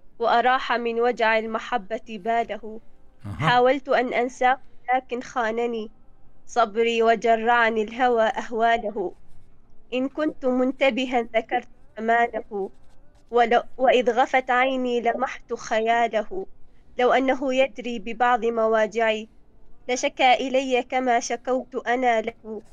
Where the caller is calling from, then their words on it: Somalia; Arabic is a second language; من الصومال.